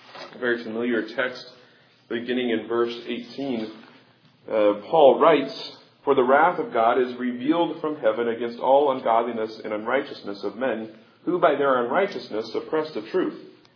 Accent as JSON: {"language": "English", "town": "Kansas City", "region": "Missouri", "country": "United States", "tie": "born or raised there", "said": "growing up in Kansas City, I was a Chiefs fan, so I couldn't stand the Broncos anyway because they were our rival."}